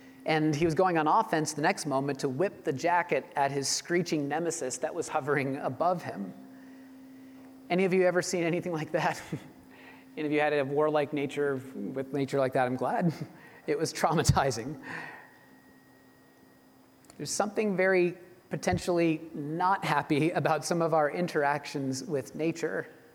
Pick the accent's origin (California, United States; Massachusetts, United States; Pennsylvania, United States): Massachusetts, United States; I grew up in Massachusetts, and my junior high class was taking a field trip to New York City